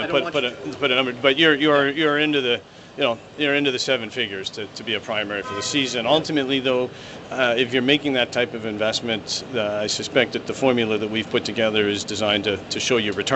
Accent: Toronto, Ontario, Canada; I grew up here in Toronto, very proud of that fact, but I grew up here in Toronto

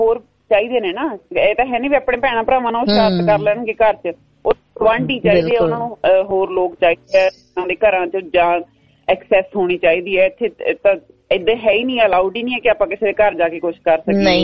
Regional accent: Bathinda, Punjab, India; ਉਹ ਏਦਾਂ ਸੀ ਵੀ ਅਸੀਂ ਸਕੂਲ ਸਾਡਾ ਸੀਗਾ 1.5 ਕਿਲੋਮੀਟਰ ਸਕੂਲ ਹੁੰਦਾ ਸੀ ਪਿੰਡ ਦਾ, ਤੇ ਮੈਂ ਵੀ ਬਠਿੰਡੇ ਤੋਂ

